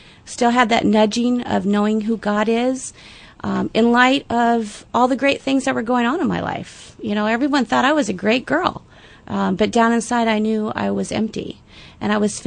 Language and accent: English; West Covina, California, United States; I grew up in the beautiful state of California where the smog settles in the valley of San Gabriel Valley in West Covina area.